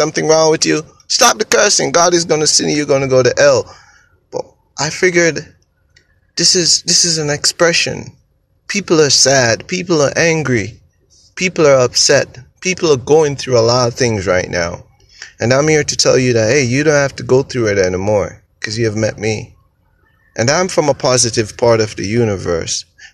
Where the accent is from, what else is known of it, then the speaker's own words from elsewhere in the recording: Jamaica; You know, I'm from Jamaica, right? And I was born in a place where every day I hear gunshots.